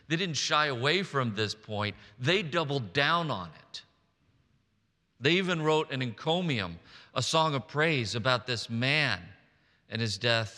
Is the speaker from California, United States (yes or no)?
no; Fort Worth, Texas, United States; When I was a kid, I grew up in Fort Worth, Texas, and I used to love to go to Six Flags Over Texas.